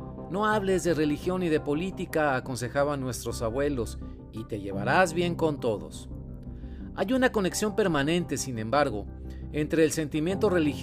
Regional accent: Monterrey, Nuevo León, Mexico; Yo soy periodista de Monterrey, México, de la Sultana del Norte, junto con mi taza de café en mi pequeño estudio aquí en la ciudad regiomontana en donde vivo.

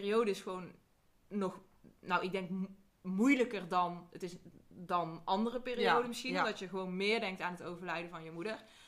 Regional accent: North Brabant, Netherlands; accent: Brabant, soft g; Ik weet dat ik niet Brabants praat, maar je hoort dat ik uit Brabant kom.

